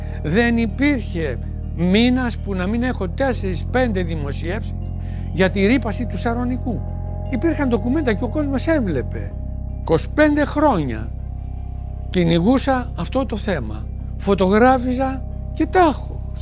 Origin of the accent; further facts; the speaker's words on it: Nea Smyrni, Attica, Greece; Μεγάλωσα στη Νέα Σμύρνη. Από εκεί έβλεπα τη θάλασσα